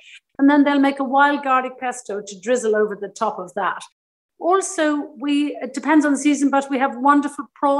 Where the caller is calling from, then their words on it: Ballymaloe, Munster, Ireland; I'm joining you from the south coast of Ireland, east of Cork City, in a place called Ballymaloe. We're right in the middle of a farm and we're very close to the sea.